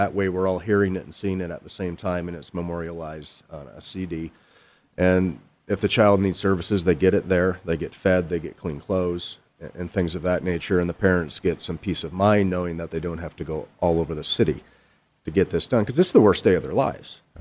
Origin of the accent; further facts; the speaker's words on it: Michigan, United States; I'm just a guy from Michigan. You know, I'm a nerd.